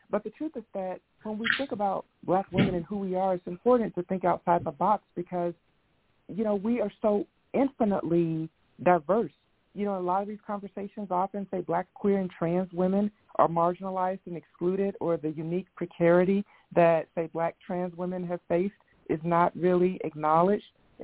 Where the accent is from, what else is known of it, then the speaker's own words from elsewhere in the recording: Montgomery, Alabama, United States; the Children's Museum in Montgomery, Alabama, which is my hometown